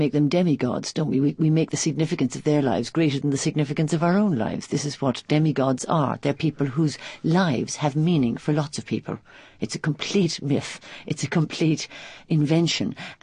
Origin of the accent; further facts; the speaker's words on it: Ireland; now in London, United Kingdom; Yes, I'm an Irish person, and I play this in London.